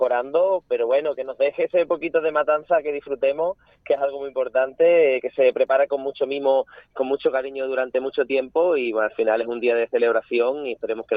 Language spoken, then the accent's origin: Spanish; Alcazaba, Extremadura, Spain; Yo recuerdo siempre en mi pueblo, que es Alcazaba, que es una pedanía de Badajoz muy pequeñito, que seguro que pocos conocen